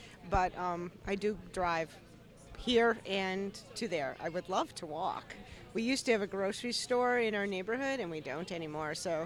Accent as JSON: {"language": "English", "region": "New York", "country": "United States", "said": "I'm really from New York State, so I have plants that I brought from New York."}